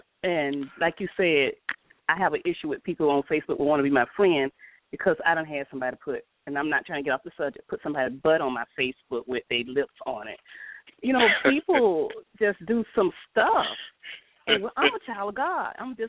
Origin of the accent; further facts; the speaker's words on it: Land O'Lakes, Florida, United States; I'm from Florida, Land O'Lakes area, outside Tampa.